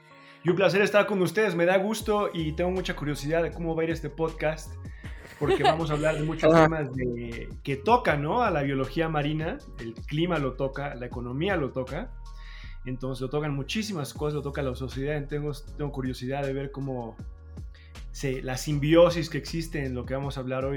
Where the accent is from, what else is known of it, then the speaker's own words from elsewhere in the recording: Mexico City, Mexico; Yo soy del DF, de la Ciudad de México. Es una ciudad gigantesca, entonces era muy obvio para mí, ¿no?